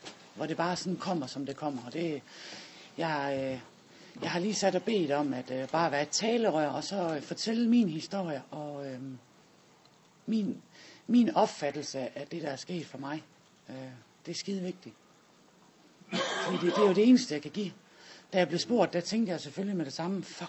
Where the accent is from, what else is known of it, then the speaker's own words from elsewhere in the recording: Esbjerg, Region of Southern Denmark, Denmark; jeg er 41 år, ikke 27, men 41. Jeg kommer fra Esbjerg.